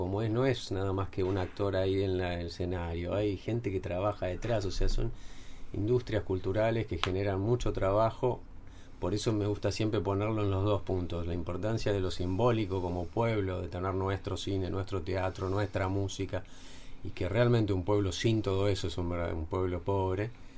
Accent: Iguazú, Misiones, Argentina; moved away as an adult; yo salí de Iguazú, te imaginás, no estoy hablando allá del principio de los 90, un mundo completamente distinto

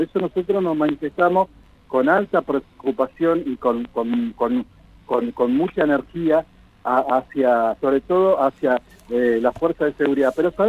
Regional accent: Comodoro Rivadavia, Chubut, Argentina; born there; yo nací en Comodoro Rivadavia, soy hijo de inmigrante

